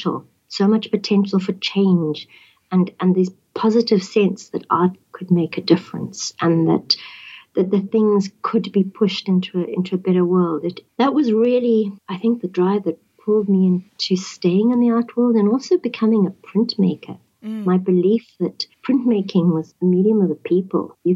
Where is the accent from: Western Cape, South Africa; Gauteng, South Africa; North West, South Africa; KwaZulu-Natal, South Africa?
Gauteng, South Africa; Okay, so I'm very much a South African. I grew up in a small town close to Johannesburg, between Johannesburg and Pretoria, Pretoria being the capital, and Joburg, our main economic center. I grew up in a little village called Halfway House